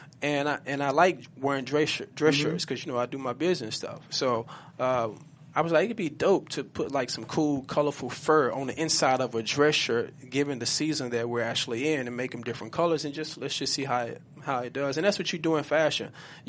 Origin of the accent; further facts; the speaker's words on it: Dallas, Texas, United States; now in Los Angeles, United States; So I'm from Dallas, Texas. I came out to L.A. for a purpose and a reason.